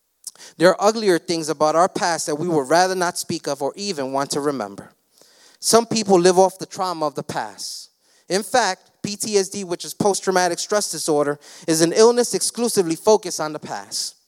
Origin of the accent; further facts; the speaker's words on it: Queens, New York, United States; I grew up in Jamaica, Queens. I always remember that.